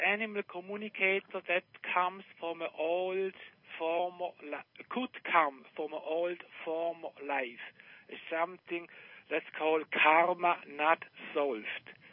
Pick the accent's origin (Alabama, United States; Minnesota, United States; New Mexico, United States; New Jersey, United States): Minnesota, United States; from Minnesota.